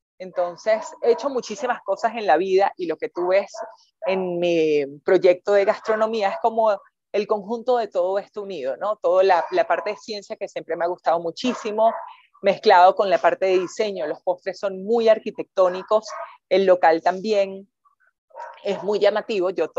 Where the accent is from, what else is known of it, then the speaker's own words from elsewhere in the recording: Venezuela; moved away as an adult; now in Colombia; pues soy venezolana. Llegué a Colombia hace un poco más de 5 años y comencé a trabajar en Colombia.